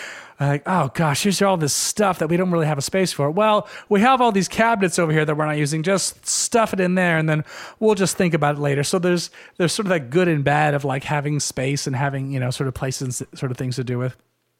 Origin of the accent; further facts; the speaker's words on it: United States; in general, I am very American in the sense that I like my ice.